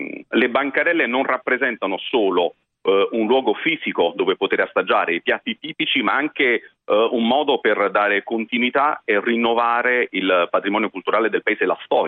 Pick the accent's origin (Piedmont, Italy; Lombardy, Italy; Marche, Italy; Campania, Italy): Campania, Italy; Naples; now in Rome, Italy; io sono da tanti anni a Roma, ma sono nato e cresciuto a Napoli